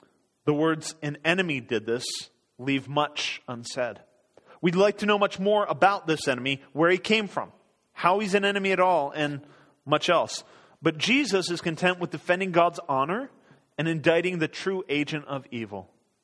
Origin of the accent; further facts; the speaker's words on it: Norway; Growing up in Norway, we had three big fields, and we lived on a farm